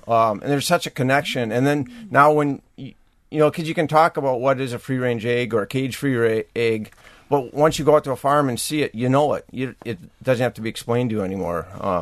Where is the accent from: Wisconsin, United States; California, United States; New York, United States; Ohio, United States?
Wisconsin, United States; Baraboo; I grew up in Baraboo.